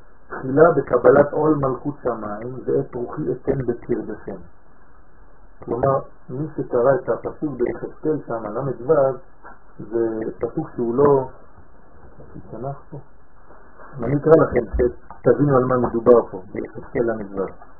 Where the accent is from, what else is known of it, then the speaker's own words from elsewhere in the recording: France; now in Israel; אנחנו עלינו מצרפת. אנחנו יודעים על מה מדברים. יש לנו יתרון על אלה שנולדו פה. מה היתרון? שאנחנו היינו בחוץ